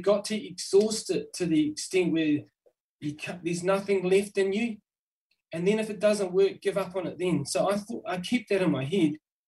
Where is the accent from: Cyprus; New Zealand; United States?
New Zealand; accent: Kiwi; When I go back home, when I come back, all my work, just to say my accent is really strong Kiwi.